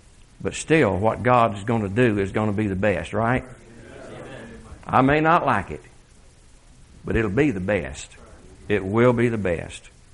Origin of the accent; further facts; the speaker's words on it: the South, United States; I'm from the South.